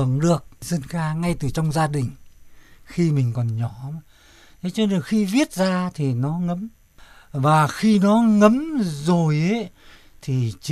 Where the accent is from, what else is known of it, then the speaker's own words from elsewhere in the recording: Cot Village, Hanoi, Vietnam; Mà tôi là giờ là dân làng Cót, tức là ngoại thành Hà Nội lúc đó.